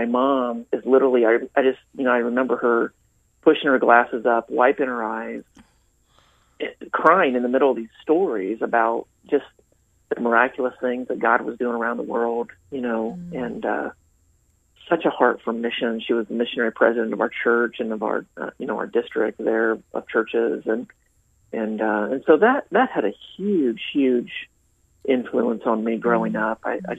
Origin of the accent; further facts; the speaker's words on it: Indiana, United States; Yeah, just south of Fort Wayne, Indiana, actually. And so actually up in the middle of the Amish, up in Indiana. And so I'm the last of 6 kids and grew up on a farm up there in Indiana.